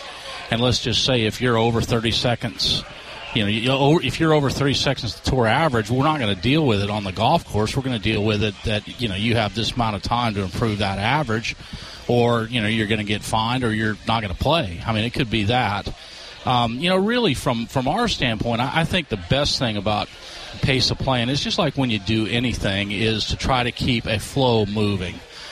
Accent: Canada; I grew up playing hockey in Canada

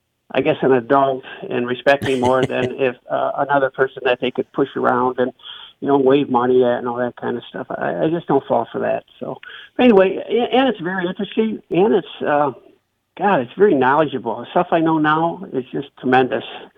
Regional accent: St. Clair, United States; I have been born and raised in St. Clair. I went to school here. I everything I've done is in St. Clair County. I come up from a family that basically we're farmers

